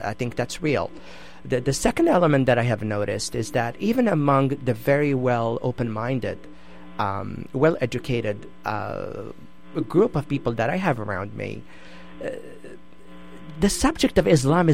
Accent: Morocco; I am from Morocco. I grew up in a Muslim country

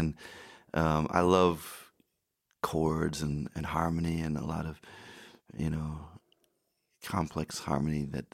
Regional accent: Grand Rapids, Michigan, United States; So, like you said, I'm from Grand Rapids, and I went to school there.

